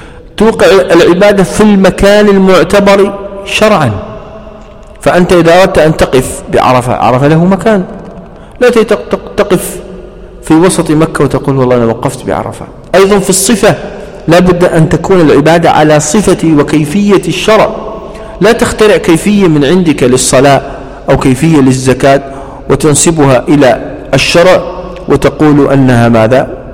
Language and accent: Arabic; United Arab Emirates; فمن عادة النساء مثلا عندنا في الإمارات